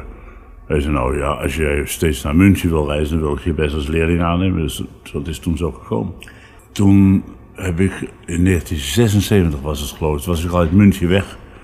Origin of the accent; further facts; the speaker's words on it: Rotterdam, South Holland, Netherlands; Ik ben dan opgegroeid in Overschie. Dat was toen nog een zeer landelijk gebied.